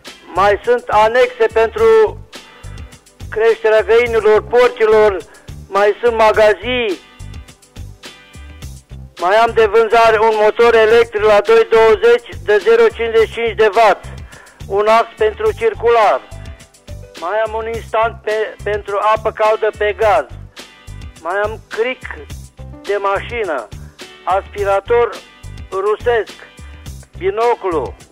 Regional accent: Reșița, Caraș-Severin, Romania; Bună ziua … de la Reșița, cartier Cutare.

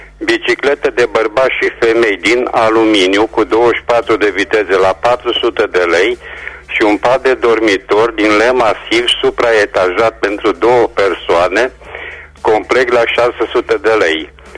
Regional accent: Reșița, Caraș-Severin, Romania; sunt din Resta

